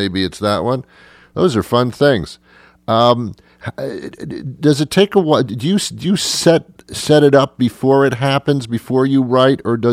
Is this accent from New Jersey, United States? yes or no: yes; Teaneck, New Jersey, United States; Oh, yeah. I was brought up in Teaneck.